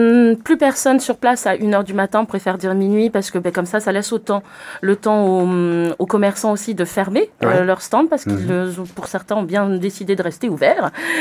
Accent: French Polynesia; born there; Je suis née à Tahiti

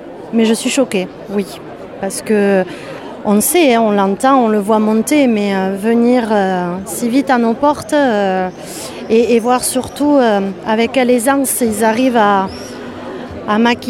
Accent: Saint-Sever, Nouvelle-Aquitaine, France; Oui, je suis natif de Saint-Sevé.

